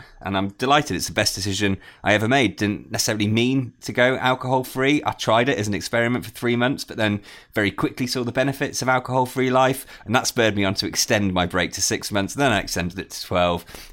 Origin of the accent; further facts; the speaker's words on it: Birmingham, West Midlands, United Kingdom; now in Liverpool, United Kingdom; I'm originally from Birmingham, now live in Liverpool